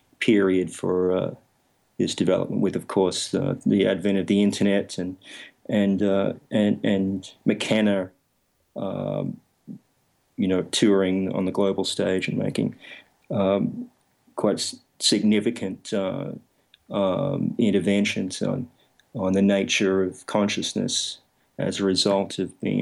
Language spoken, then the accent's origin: English; Australia; I grew up in Australia